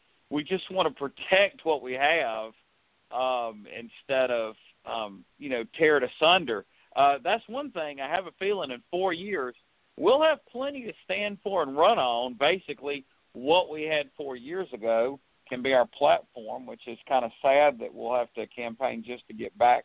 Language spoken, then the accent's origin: English; Southern United States, United States; I'm a person that was born and raised in the South, you know, white, married, heterosexual